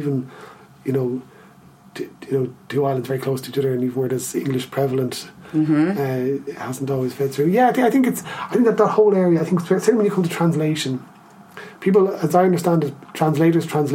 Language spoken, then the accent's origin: English; Ireland; because I'm an Irish writer, I didn't want people inadvertently setting it there.